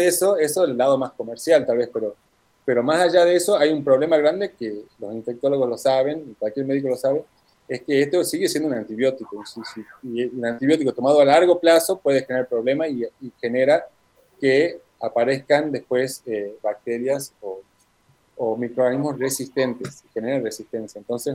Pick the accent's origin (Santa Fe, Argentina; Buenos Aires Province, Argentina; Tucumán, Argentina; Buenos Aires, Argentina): Tucumán, Argentina; sobre todo tucumanos, porque somos tucumanos acá, una tucumana en París y una tucumana en España.